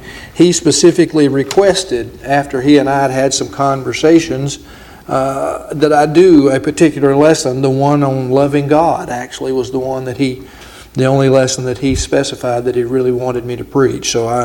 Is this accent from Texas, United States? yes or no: yes; Nacogdoches, Texas, United States; was just a boy growing up in Nacogdoches, Texas, attending the congregation that met on Mound and Star Avenues on the corner there, I sat in some of these very pews.